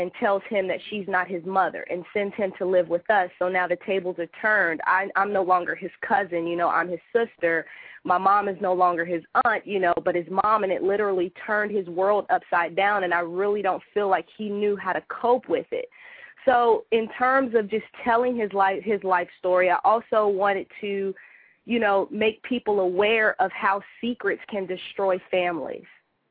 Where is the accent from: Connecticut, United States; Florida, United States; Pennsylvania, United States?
Florida, United States; also born or lived in Fort Hood, Texas / Brooklyn Heights, New York; Okay, well, I was born in Fort Hood, Texas, and kind of traveled all over the world. My mom was in the military. Well, she was in the Army. And ended up in Florida for a majority of my life